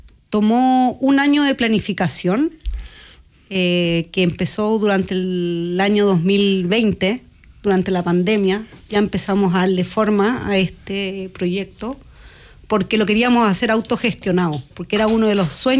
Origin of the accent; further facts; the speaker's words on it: Cajón del Maipo, Santiago Metropolitan Region, Chile; now in Aysén Region, Chile; me crié ahí en el Cajón del Maipo. Mis primeras andanzas en la montaña y en la escalada fueron allá y de a poquitito me fui moviendo a la región de Aysén y aquí ya eché raíces y me he ido quedando.